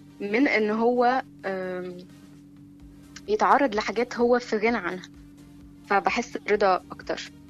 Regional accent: Alexandria, Alexandria Governorate, Egypt; من اسكندرية.

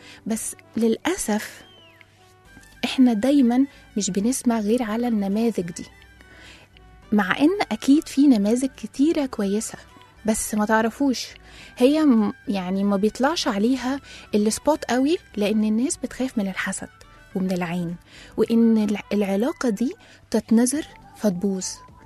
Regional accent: Egypt; احنا طبعا كمصريين بنحتفل بعيد الحب مرتين في السنة

